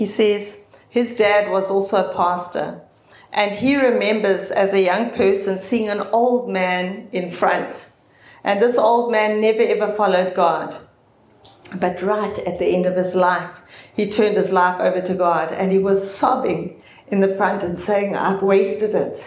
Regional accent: Durban, KwaZulu-Natal, South Africa; I grew up in Durban. In a family that went to church faithfully and regularly, but I didn't know the Lord personally. And I grew up on the Bluff.

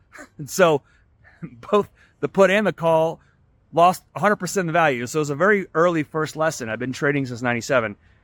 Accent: Garland, Texas, United States; I'm trying to give my kids a better life than I had growing up in Garland, Texas, which if you don't know where that is, north of Dallas

